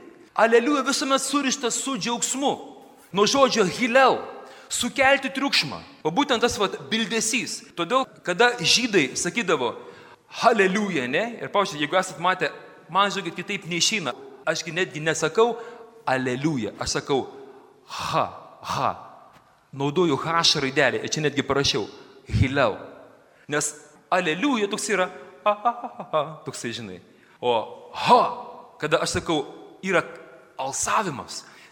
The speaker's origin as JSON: {"language": "Lithuanian", "town": "Šiauliai", "region": "Šiauliai County", "country": "Lithuania", "said": "aš matau, esu iš Šiaulių"}